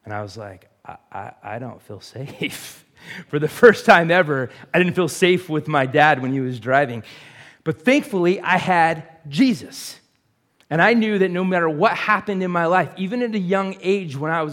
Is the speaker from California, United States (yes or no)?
yes; Atascadero, California, United States; the little town that I grew up in Atascadero, which is just north on the 101, lots of like big hills to climb.